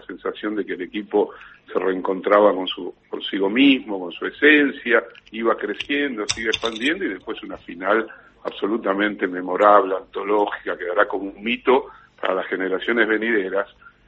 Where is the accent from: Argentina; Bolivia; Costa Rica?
Argentina; Es el fútbol metáfora, en algún sentido, de lo que somos los argentinos, de cómo vivimos, cómo sentimos.